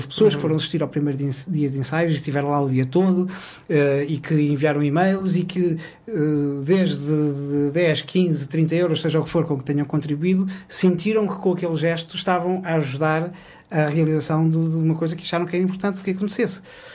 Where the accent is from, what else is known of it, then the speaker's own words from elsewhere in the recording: Lisbon, Portugal; nasci em Lisboa e vivo em Lisboa. Portanto, eu sou alfacinho e vivo num país que tem qualidades extraordinárias